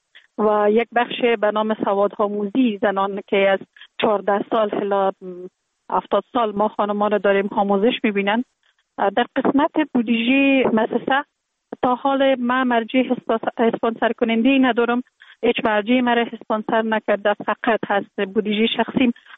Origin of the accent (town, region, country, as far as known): Kabul, Afghanistan; born or raised there